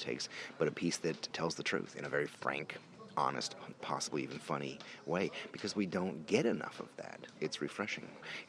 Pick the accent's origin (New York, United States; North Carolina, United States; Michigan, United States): New York, United States; Brooklyn; I'm from Brooklyn, New York.